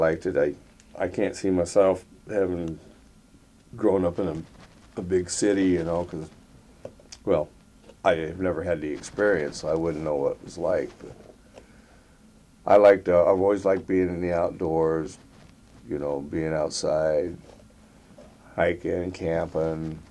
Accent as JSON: {"language": "English", "town": "Skagway", "region": "Alaska", "country": "United States", "tie": "born or raised there", "said": "I mean, I was born and raised in Skagway."}